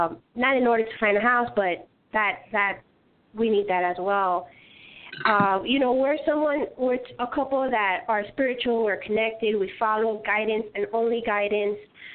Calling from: North Carolina, United States; North Carolina.

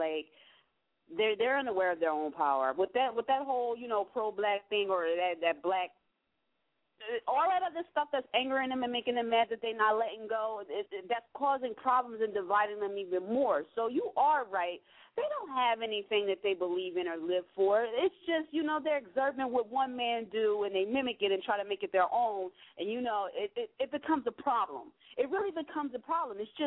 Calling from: Philadelphia, Pennsylvania, United States; Me, I'm calling from Philadelphia.

